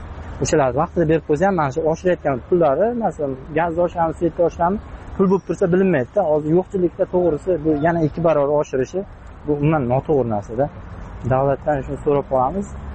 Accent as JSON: {"language": "Uzbek", "region": "Kashkadarya Region", "country": "Uzbekistan", "said": "Bizlar o'zim Qashqadaryodanman."}